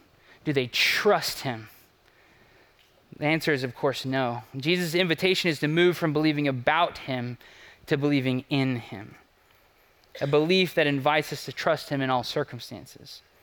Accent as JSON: {"language": "English", "country": "United States", "said": "mostly because I'm just an American and they're usually there, right?"}